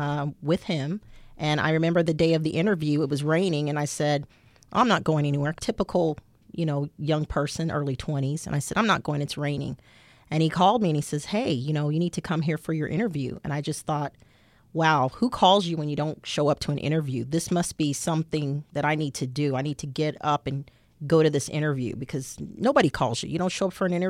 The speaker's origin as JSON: {"language": "English", "town": "Houston", "region": "Texas", "country": "United States", "tie": "born or raised there", "said": "I grew up in Houston, Texas."}